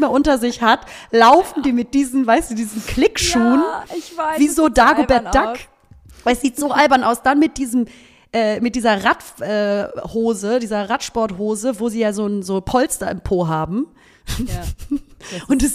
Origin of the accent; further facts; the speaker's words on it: Hamburg, Germany; das ist halt meine Heimatstadt.